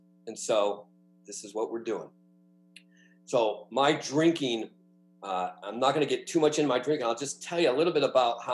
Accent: Stockton, California, United States; I'm from Stockton, California. If anyone's from California and you know Stockton, it's a great place to be from.

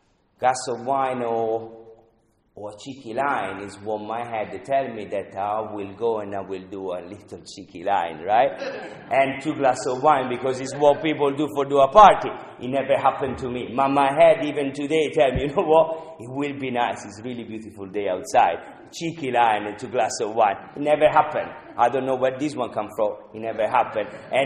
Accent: Tuscany, Italy; English is a second language; I come from Tuscany. I opened the door. I have mile of vineyard, okay, in there.

